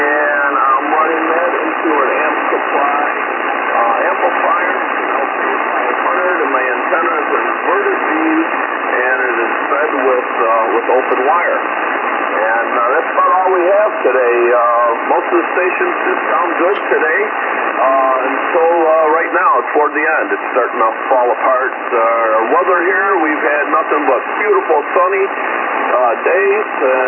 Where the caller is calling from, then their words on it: McFarland, Michigan, United States; I'm calling from McFarland, Michigan, located in the Upper Peninsula of Michigan.